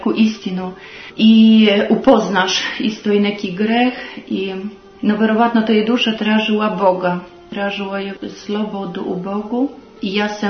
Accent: Poland; born there; first language Polish; Serbian is a second language; Ja sam rođena u Poljskoj, znači moji roditelji su pravoslavni, svi poreklo, porodica, to je moj materni jezik poljski

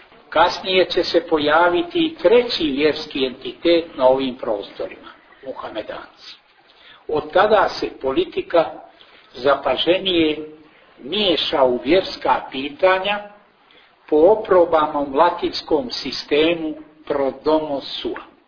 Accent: Montenegro; Nigdje kao kod nas u Crnoj Gori nisu tako intenzivno i snažno isprepletene istorija naroda, istorija crkve i istorija države.

